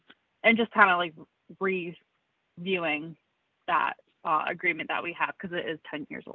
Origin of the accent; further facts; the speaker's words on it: South Windsor, Connecticut, United States; I'm from South Windsor. I'm relatively new in the role.